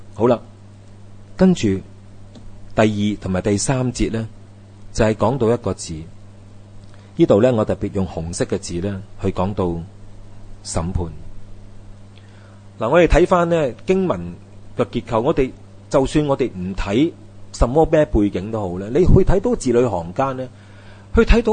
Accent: China; 我们中国人的谚语真的很正，今日不知听日事。

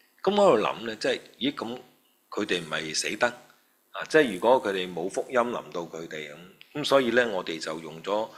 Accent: Hong Kong; 我哋香港人都冇得教，即係冇得做

